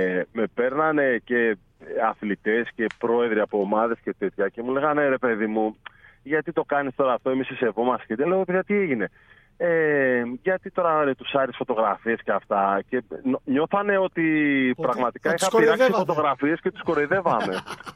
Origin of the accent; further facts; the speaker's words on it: Glyfada, Attica, Greece; στην κοινωνία της Γλυφάδας, στην πόλη μου, κάτι που ένιωθα ως υποχρέωση, γιατί από εκεί βγήκα, μέσα στα ανοιχτά γήπεδα, στα κλειστά γήπεδα, εκεί έμαθα να παίζω μπάσκετ